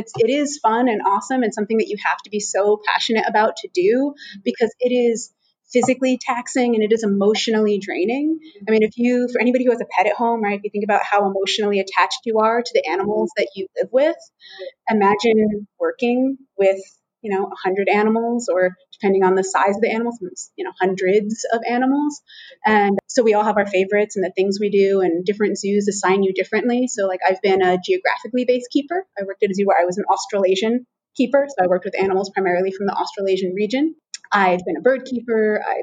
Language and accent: English; New Jersey, United States; Sure. Yeah. So I first, I grew up in New Jersey. I grew up in North Jersey.